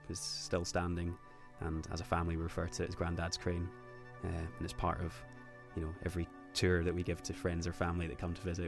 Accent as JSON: {"language": "English", "town": "Glasgow", "region": "Scotland", "country": "United Kingdom", "tie": "born or raised there", "said": "I was born and brought up in Glasgow due to my dad moving up to Scotland."}